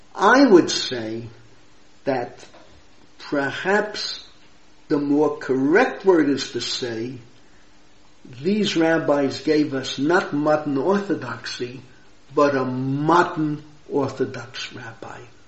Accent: United States; We're born, if not born, we're bred, we're nurtured, we grew up in the United States. We know baseball.

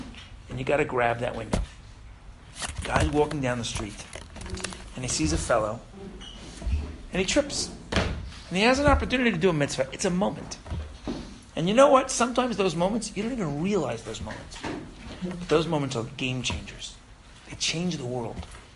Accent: New York, United States; born there; I'm a fourth generation born American, and Baruch Hashem, a last generation born American. I was born in New York.

